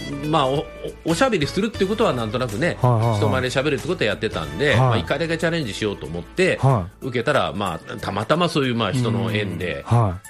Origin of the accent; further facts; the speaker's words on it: Aichi, Japan; moved away as an adult; 愛知県で生まれ育って、はい、18からまあ神戸の大学来たんですけど、